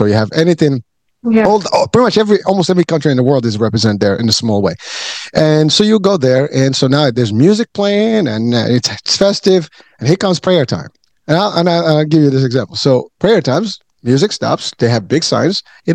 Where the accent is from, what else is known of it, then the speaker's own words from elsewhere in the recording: Morocco; I'm Muslim, so you know, and I come from Morocco.